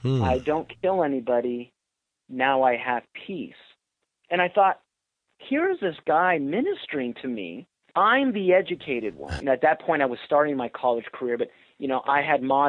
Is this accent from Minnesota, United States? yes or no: no; San Francisco, California, United States; I grew up in the San Francisco area, very urban, and I'd never been into a jungle like that before.